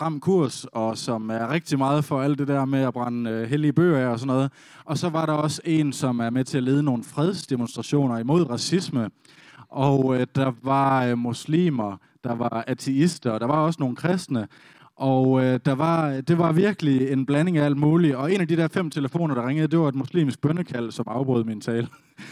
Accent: West Jutland, Denmark; accent: West Jutlandic; now in Aarhus, Denmark; og flyttede dertil fra Vestjylland for 9 år siden, eller Festjylland, som vi også kalder det. Så jeg har stadigvæk min dialekt fra Vestjylland, så uanset om jeg taler dansk, engelsk eller arabisk, så er det på vestjysk

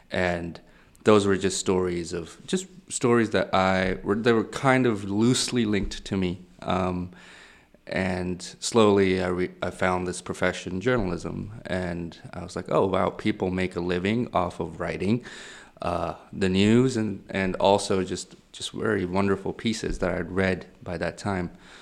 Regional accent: Pakistan; from a mid-sized family. I know that wasn't part of the options, but and life in Pakistan, like me growing up in Pakistan, was very, I was a very inquisitive person.

